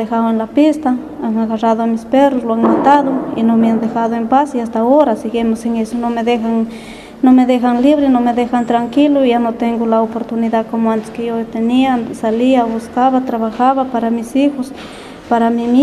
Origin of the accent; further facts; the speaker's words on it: Sorochuco, Cajamarca, Peru; soy del distrito de Sorochuc, provincia de Solentín, departamento de Cajamarca. Esto, soy una comunera